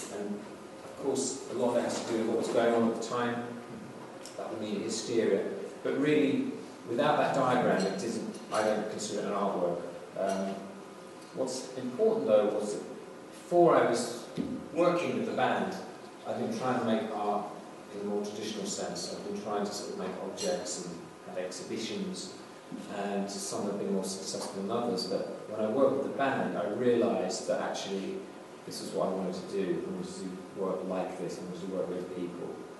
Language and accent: English; London, United Kingdom; as a child, as a young person growing up in Britain.